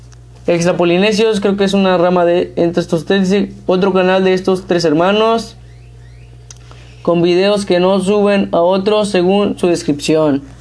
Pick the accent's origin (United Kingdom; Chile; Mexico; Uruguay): Mexico; porque somos mexicanos de aquí, que estamos en México